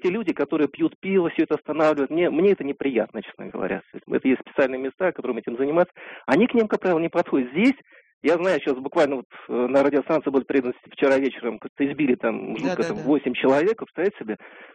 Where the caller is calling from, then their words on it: Moscow, Russia; я из Москвы.